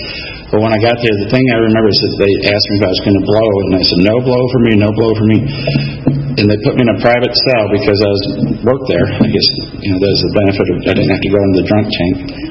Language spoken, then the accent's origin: English; Michigan, United States; So I was up in Michigan. I grew up in Michigan.